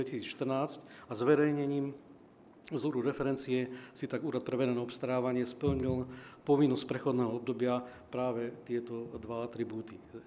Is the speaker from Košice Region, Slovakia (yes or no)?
no; Banská Bystrica, Banská Bystrica Region, Slovakia; Pochádzam z Banskej Bystrice, z regiónu, kde pôsobím na expozitore Banská Bystrica.